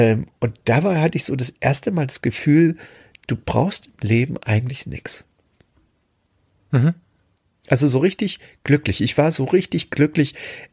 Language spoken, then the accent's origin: German; East Germany, Germany; meine alte Heimat, die DDR, verlassen habe, um im Westen zu gehen.